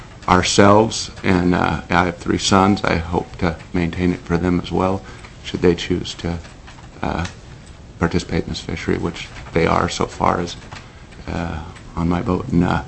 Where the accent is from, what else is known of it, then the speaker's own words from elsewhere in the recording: Washington, United States; I'm from Washington State.